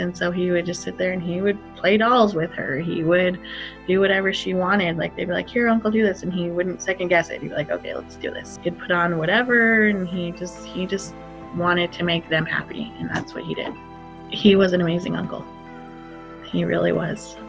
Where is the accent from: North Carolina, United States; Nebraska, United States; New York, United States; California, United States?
California, United States; Bishop; I'm from Bishop, California, and I am the sister of an addict, Eugene.